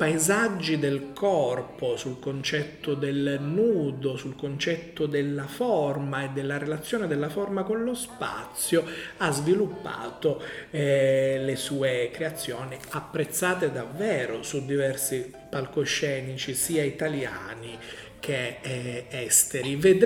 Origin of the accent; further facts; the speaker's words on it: Sicily, Italy; born there; io sono nato proprio in Sicilia, proprio sotto l'Etna, appunto, quindi Catania è territorio limitrofo, quindi l'Etna l'ho sempre vista fin da bambino.